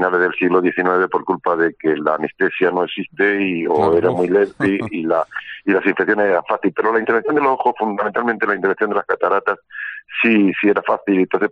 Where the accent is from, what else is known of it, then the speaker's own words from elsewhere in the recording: Granada, Andalusia, Spain; Yo siempre lo he dicho que yo soy un enamorado de mi tierra. Yo digo que estoy muy bien casado con mi mujer, a la que quiero desde siempre, llevo ya 41 años, pero tengo un amante que es Granada